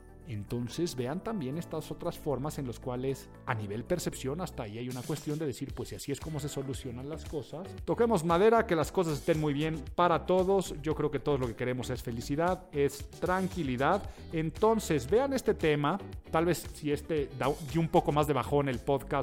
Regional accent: Mexico; yo mientras en España viajaba en un taxi, por ejemplo, y ¿de dónde eres? Ah, mexicano.

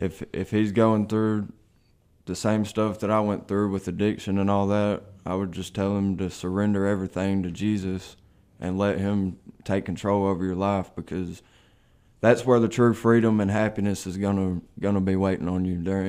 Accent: Coleman, Alabama, United States; from Coleman, Alabama. I'm 22 years old. I grew up with a mom who was on drugs and a dad who was in and out of prison.

